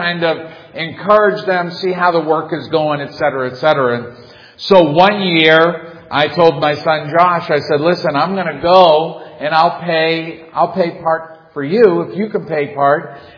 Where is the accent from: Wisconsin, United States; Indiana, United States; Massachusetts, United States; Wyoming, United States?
Massachusetts, United States; She grew up in Texas. I grew up in Massachusetts.